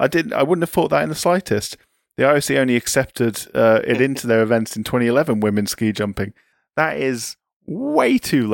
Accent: United Kingdom; And as a British person, when we're talking about the Winter Olympics, there is only one person who fits that particular category.

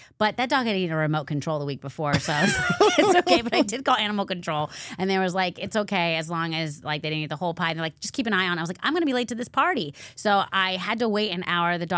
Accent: Dallas, Texas, United States; I'm originally from Dallas, like Plano, Dallas.

